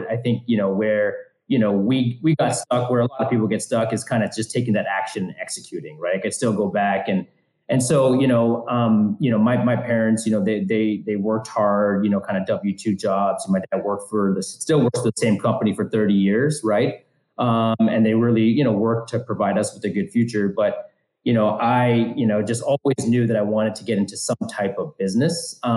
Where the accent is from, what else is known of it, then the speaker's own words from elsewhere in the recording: Canada; I'm born and raised in Canada. And so, you know, kind of second generation from immigrant parents